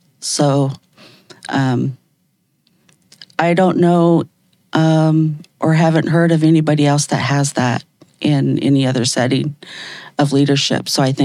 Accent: Snoqualmie, Washington, United States; is my government name, and I am from Snoqualmie

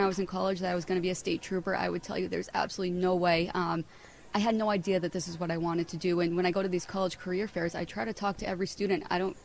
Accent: New Hampshire, United States; I went to UNH, born and raised in New Hampshire

